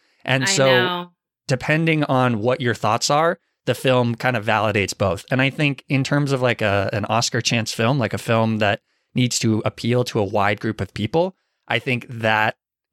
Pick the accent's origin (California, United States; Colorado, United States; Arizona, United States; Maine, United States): Arizona, United States; I'm from Arizona. So when they go to Quartzsite, I'm like, I just want to be home right now. I love the desert.